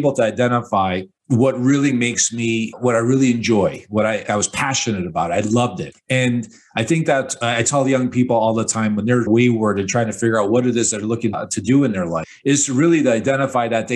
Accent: Chicago, Illinois, United States; Mike, I was born and raised in Chicago. I'm a product of the 60s, and I was living with my immigrant parents and a younger brother in a one-bedroom apartment on the north side of Chicago.

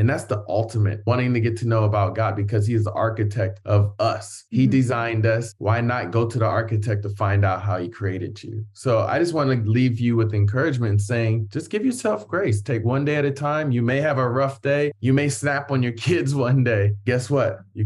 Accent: Columbus, Ohio, United States; Yeah, I grew up in Columbus, Ohio, actually.

